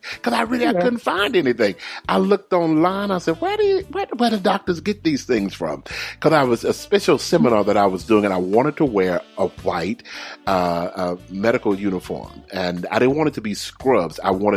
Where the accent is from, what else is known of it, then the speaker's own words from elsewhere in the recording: the South, United States; I'm from the South. I'm from the South. We don't say no.